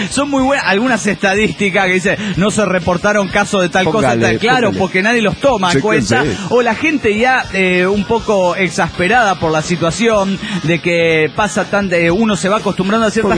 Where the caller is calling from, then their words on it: Morelia, Michoacán, Mexico; de Morelia, Michoacán, México.